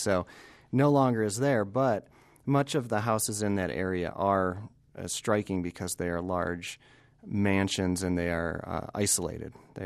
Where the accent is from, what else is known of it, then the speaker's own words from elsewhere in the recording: Detroit, Michigan, United States; Detroit was a natural subject, considering it was what I considered my hometown.